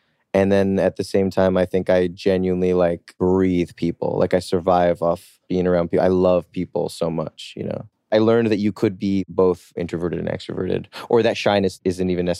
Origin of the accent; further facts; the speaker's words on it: New Jersey, United States; So I grew up in New Jersey. And so New York was always my mecca from a very like young fundamental age.